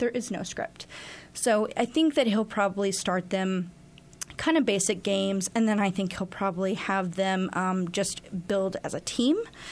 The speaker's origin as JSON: {"language": "English", "town": "Fort Smith", "region": "Arkansas", "country": "United States", "tie": "born or raised there", "said": "I grew up in Fort Smith."}